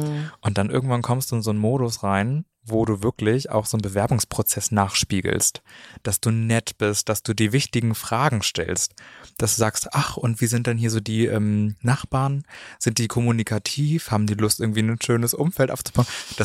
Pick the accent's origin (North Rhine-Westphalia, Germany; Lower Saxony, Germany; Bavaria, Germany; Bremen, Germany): Lower Saxony, Germany; Hameln; now in Hannover, Germany; Ich bin ja jetzt ja auch gerade noch frisch in Hannover angekommen. Erstmal zu mir, ich komme aus Hameln und das ist so von hier mit dem Auto ungefähr 45 Minuten entfernt.